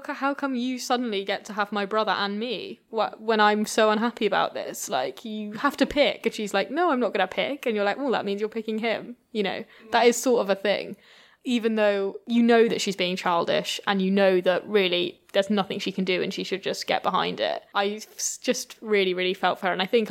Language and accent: English; United Kingdom; as a Brit